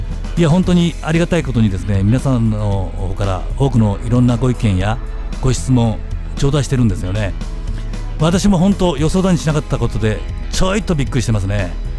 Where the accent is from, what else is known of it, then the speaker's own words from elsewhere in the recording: Yamaguchi, Japan; 私ね、残念ですが沖縄じゃありません。山口県出身です。山口ね。で、山口に住んでます。で、まあラジオの収録のたびに山口から通ってるんですけど、